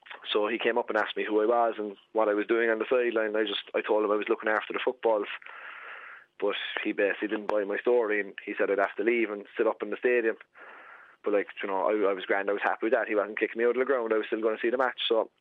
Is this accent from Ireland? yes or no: yes; Cork, Munster, Ireland; look, lads, I'm from Cork and from Ireland, and so any chance I could sit with you.